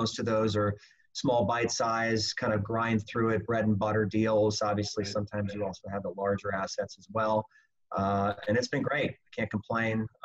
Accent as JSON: {"language": "English", "town": "Omaha", "region": "Nebraska", "country": "United States", "moved": "as an adult", "lives_now": "Phoenix, United States", "said": "So I'm originally from Omaha, Nebraska. Came down here to Phoenix about 18 years ago."}